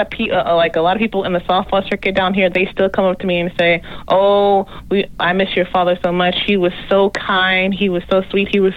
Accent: Texas, United States; So I'm from Texas, by the way.

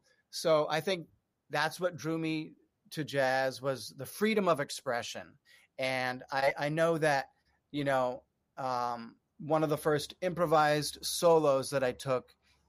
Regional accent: Lindenville, Vermont, United States; Well, I grew up in a small town in Lindenville, Vermont

